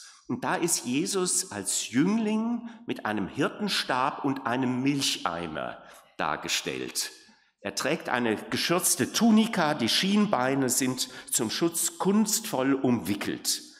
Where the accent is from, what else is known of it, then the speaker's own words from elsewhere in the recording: Leipzig, Saxony, Germany; Ich komme ja aus Leipzig, da haben wir wahrscheinlich den größten nicht-theologischen Ausleger der Evangelien gehabt.